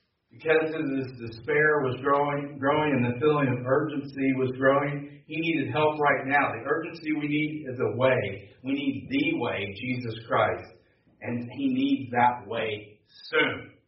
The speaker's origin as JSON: {"language": "English", "country": "United States", "said": "I love that we're from America. I love that we have a can-do attitude and all these kind of things that I hope we don't lose."}